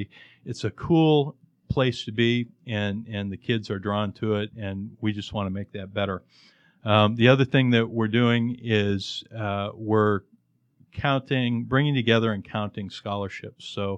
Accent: California, United States; now in Atlanta, United States; You know, and I grew up in the Silicon Valley

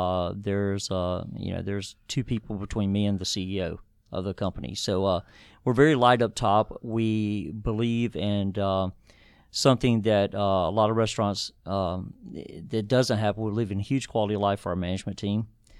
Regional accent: Anderson, South Carolina, United States; it's our first location in South Carolina, and it's doing incredibly well. I'm from Anderson

